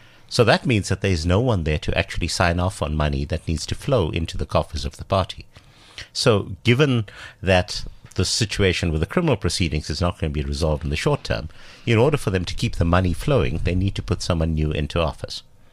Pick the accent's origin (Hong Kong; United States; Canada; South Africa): South Africa; being a South African is an inherently dangerous occupation, especially in KZN. But no, you know, my Zulu people look after me.